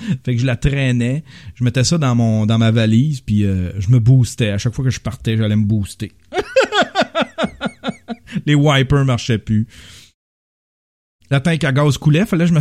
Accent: Rouyn-Noranda, Quebec, Canada; Puis il n'y a pas à dire, je viens de l'Abitibi, tu sais. Je viens de Rouyn.

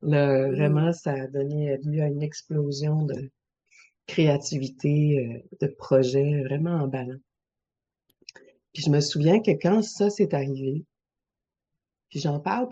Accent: Quebec, Canada; comme une rivière au printemps chez nous au Québec

